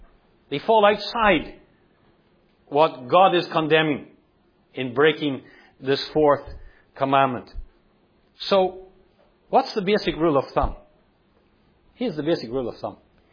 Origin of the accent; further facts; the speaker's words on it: Northern Ireland, United Kingdom; As I said earlier, I grew up in Northern Ireland.